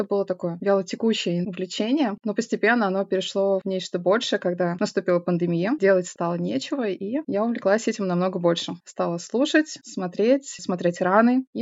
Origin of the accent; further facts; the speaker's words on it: Astrakhan, Astrakhan Oblast, Russia; Я из Астрахани.